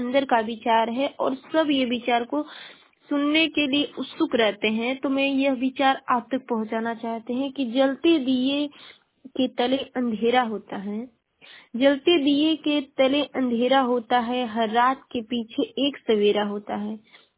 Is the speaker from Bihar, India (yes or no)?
no; Ballia, Uttar Pradesh, India; मैं बलिया जिले की निवासी हूँ।